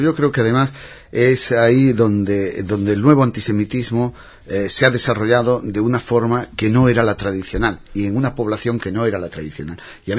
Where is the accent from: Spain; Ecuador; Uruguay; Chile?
Spain; Y yo, aquí como judío y como español